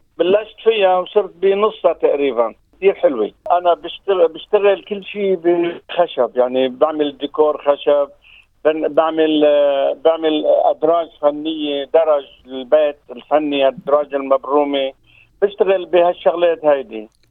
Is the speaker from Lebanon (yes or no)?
yes; Lebanon; born there; وكنت بدي حابب أعمله بمحل اللي خلقت بلبنان، بالمزرعة اللي خلقت فيها